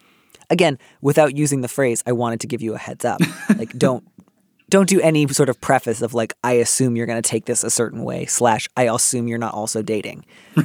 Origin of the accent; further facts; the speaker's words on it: Midwest, United States; I grew up in the Midwest.